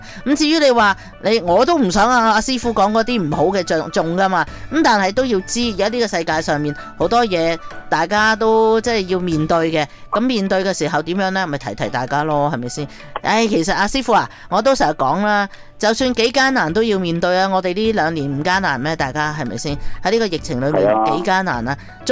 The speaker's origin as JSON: {"language": "Cantonese", "country": "Canada", "said": "我哋加拿大人都算系比较上嚟讲吓"}